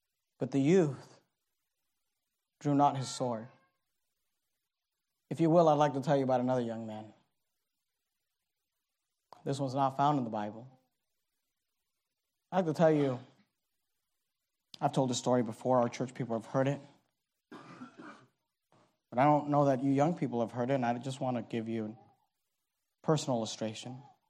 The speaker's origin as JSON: {"language": "English", "town": "Hayward", "region": "California", "country": "United States", "tie": "born or raised there", "said": "When I was 13 years old, we moved. I grew up in Hayward, California. We moved to San Leandro, California."}